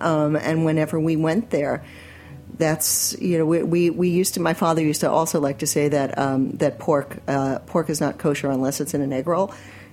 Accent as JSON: {"language": "English", "town": "Forest Hills", "region": "New York", "country": "United States", "tie": "born or raised there", "said": "growing up in Forest Hills in the 60s and 70s."}